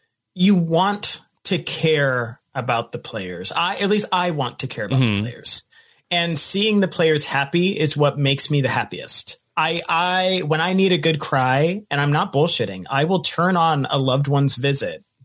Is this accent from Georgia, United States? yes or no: yes; Atlanta, Georgia, United States; So High is from Atlanta. I'm from Atlanta.